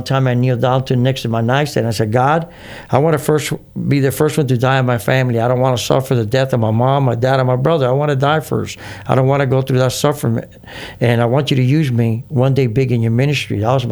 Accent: Carol City, Florida, United States; why am I selling drugs in New York and in Puerto Rico when I grew up in Carroll City in a black neighborhood?

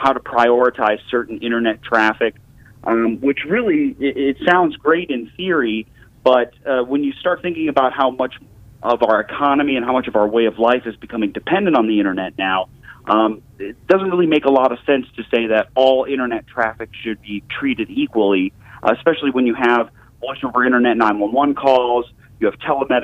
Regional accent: Florida, United States; Hey, it's great to be on the air back in Tampa Bay. I grew up in Pinellas County.

